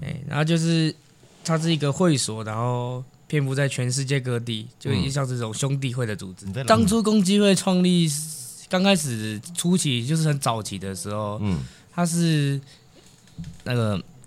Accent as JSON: {"language": "Chinese", "region": "Kaohsiung", "country": "Taiwan", "said": "我来自台湾自由地区的高雄"}